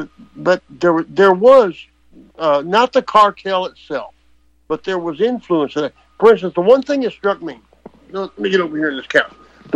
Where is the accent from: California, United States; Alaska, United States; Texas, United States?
Texas, United States; And all I can hear, being a Texan, when I hear that there's 47 illegals this year